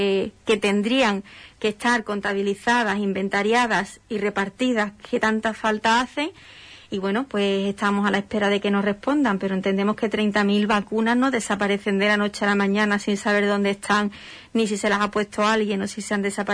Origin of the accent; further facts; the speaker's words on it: Spain; Nosotros somos españoles, igual que son españoles en Madrid, en Barcelona o en el País Vasco